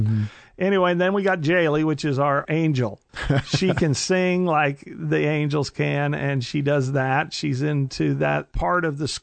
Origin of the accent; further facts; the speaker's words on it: Brownstown, United States; So, like I said, we came from Brownstown.